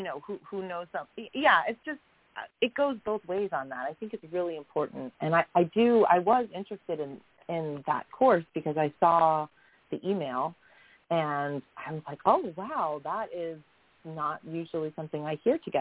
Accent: Florida, United States; which we're Florida native, so if we can call ourselves that, but we were born and raised in Florida.

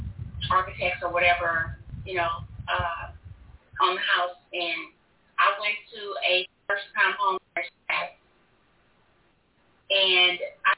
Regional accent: Alexandria, Louisiana, United States; Because I grew up out here in Pine Quarter.

